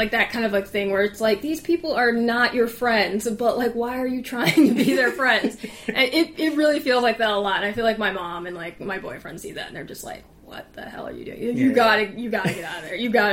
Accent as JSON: {"language": "English", "region": "Minnesota", "country": "United States", "said": "I mean, it's also that, you know, I'm Minnesotan, so people are like, oh, okay, Minnesota."}